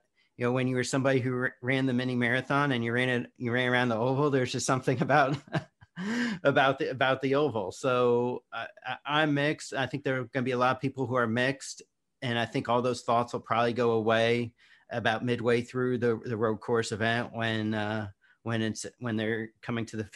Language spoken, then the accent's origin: English; Indianapolis, Indiana, United States; granted, I'm a little bit biased because, as you say, I'm from Indianapolis.